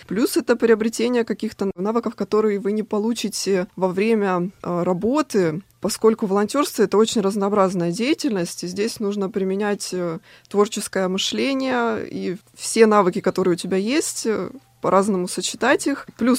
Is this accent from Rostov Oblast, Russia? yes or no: yes; Rostov-on-Don, Rostov Oblast, Russia; На самом деле, в моем родном городе, в Ростове-на-Дону, тоже есть группа энтузиастов